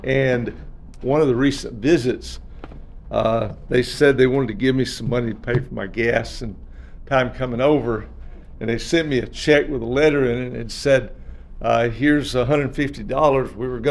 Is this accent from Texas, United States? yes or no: no; Atlanta, Georgia, United States; from Atlanta. Great to be here with you. And I've been preaching across the South.